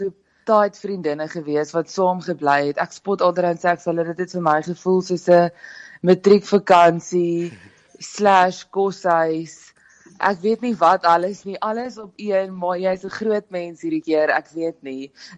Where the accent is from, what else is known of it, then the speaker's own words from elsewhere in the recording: KwaZulu-Natal, South Africa; now in Pretoria, South Africa; ek kom van KwaZulu-Natal af en ek bly nou in Pretoria